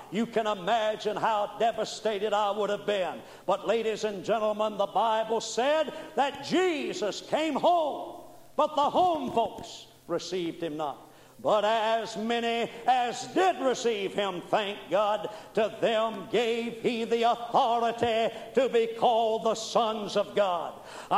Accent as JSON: {"language": "English", "town": "Mobile", "region": "Alabama", "country": "United States", "tie": "born or raised there", "said": "I remember Brother Oral Roberts was in a tent revival in Mobile, my hometown."}